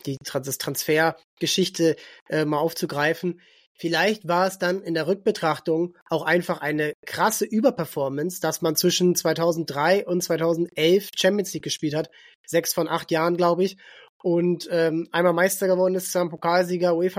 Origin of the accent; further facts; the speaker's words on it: Hamburg, Germany; selbst ich als Hamburger kann sagen